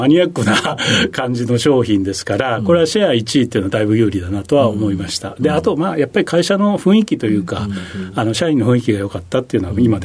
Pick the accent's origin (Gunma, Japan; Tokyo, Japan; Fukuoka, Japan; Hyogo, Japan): Hyogo, Japan; Sumoto; 兵庫県の洲本市っていうところでして、淡路島です。